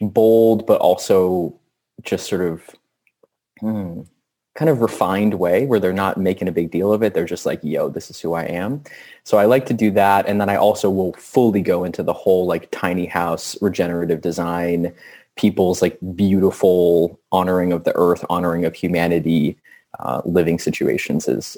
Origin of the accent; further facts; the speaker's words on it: New York City, New York, United States; And I grew up in New York in the 90s, which was still a pretty rough situation in many ways, but also a really vibrant situation.